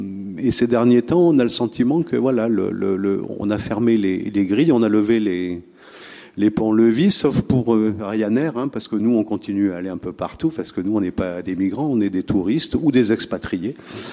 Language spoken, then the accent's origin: French; Nantes, Pays de la Loire, France; born there; now in Bordeaux, France; Moi, je suis né à Nantes, je suis venu à Bordeaux hein, pour relever le niveau.